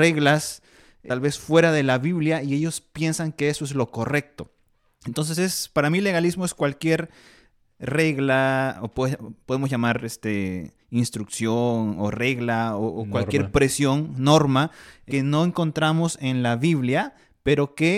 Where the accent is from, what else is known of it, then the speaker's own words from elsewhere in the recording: Peru; Hay una iglesia que es del país de donde yo soy. No sé exactamente cuál es el nombre, pero todos los conocemos en Perú como los israelitas